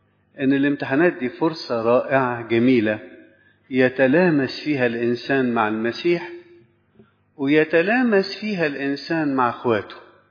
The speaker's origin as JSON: {"language": "Arabic", "country": "Egypt", "said": "احنا كمصريين"}